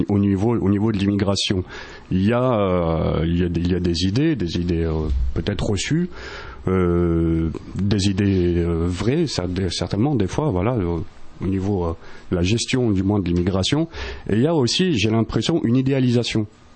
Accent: Lyon, Auvergne-Rhône-Alpes, France; après avoir fait cette première recherche l'année dernière à Lyon, puisque je suis originaire de Lyon.

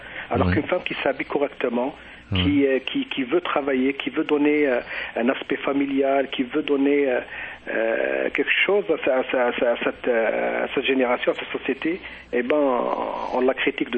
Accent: Algeria; Mais moi, par exemple, en tant qu'Algérien

